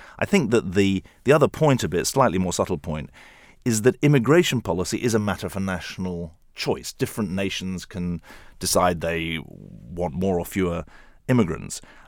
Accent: United Kingdom; moved away as an adult; now in United States; I thought it was right to say, look, I'm British, I'm working in America, but I'm the son of refugees.

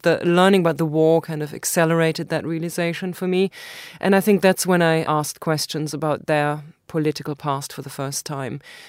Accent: Germany; And she had heard my accent. And I said, I'm from Germany.

